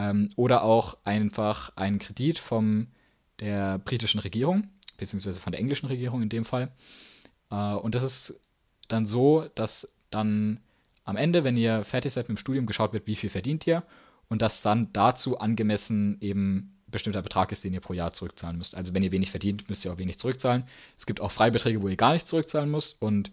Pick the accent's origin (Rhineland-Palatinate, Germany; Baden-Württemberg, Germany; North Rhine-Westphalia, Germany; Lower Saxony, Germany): Baden-Württemberg, Germany; Ich komme jetzt aus Baden-Württemberg, würde ich in Berlin studieren, wäre die Distanz wahrscheinlich noch größer als in London.